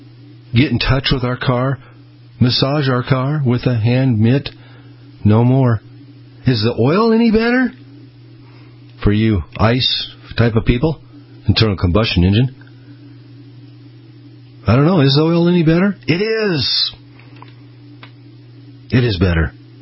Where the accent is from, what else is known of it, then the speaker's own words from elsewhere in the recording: Boise, Idaho, United States; It used to be where, in fact, where I grew up and how I grew up here in Boise, I grew up in a gas station, a full-service gas station